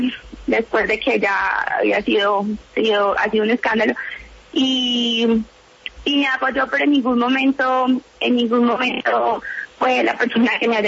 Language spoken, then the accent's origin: Spanish; Colombia; Yo no soy uribista, yo no soy santista, yo soy colombiana.